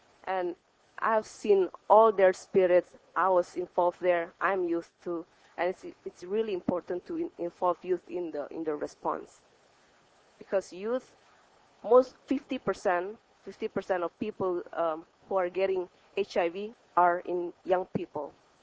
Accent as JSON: {"language": "English", "country": "Indonesia", "second_language": "English", "said": "Greetings from Indonesia. … I'm from Indonesia, and I'm 24 years old."}